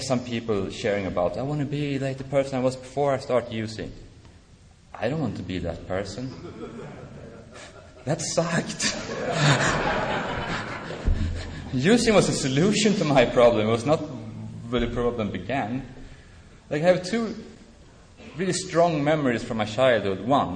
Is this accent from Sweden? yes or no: yes; Sweden; English is a second language; I'm from Sweden, it's cold in the winter.